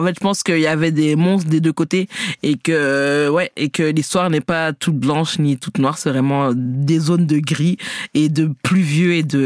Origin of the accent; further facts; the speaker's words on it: Belgium; nous, on est belges.